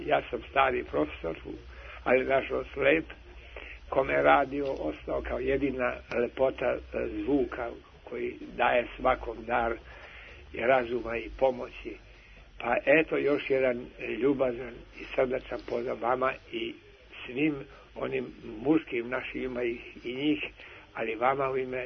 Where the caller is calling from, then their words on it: Futog, Vojvodina, Serbia; Iz Futoga sam, jedan od slušalaca 60 godina divnog radija.